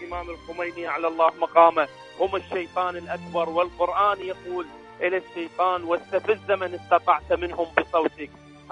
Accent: Iraq; من العراق، وشكرا جزيلا لكم وأعتذر على الإطالة

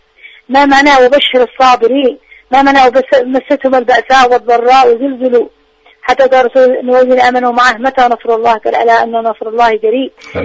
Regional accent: Yemen; نحن كشعب يمني

